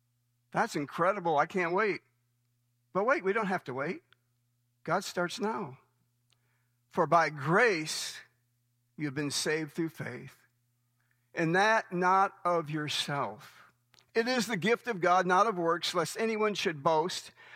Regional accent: Michigan, United States; moved away; Cheryl and I, my wife, we're from Michigan. We've lived here since 1985, but I was heading home back to Michigan a number of years back

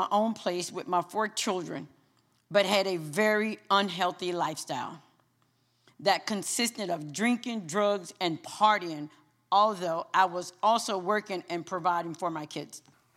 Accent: Fort Lauderdale, Florida, United States; born there; Just as Pastor Sam said … I was born in Fort Lauderdale. I was raised by my grandparents.

